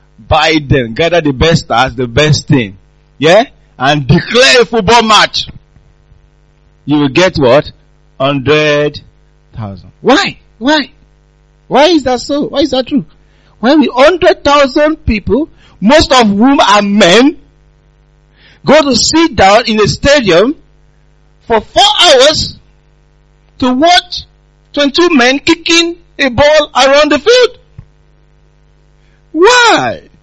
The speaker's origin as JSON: {"language": "English", "country": "Nigeria", "said": "Like, for example, I come from Nigeria originally."}